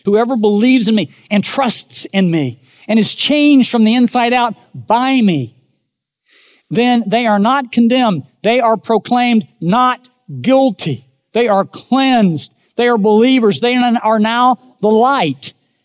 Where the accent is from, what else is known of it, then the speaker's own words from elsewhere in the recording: United States; born there; because, you know, I was born in America and I have always believed in Jesus.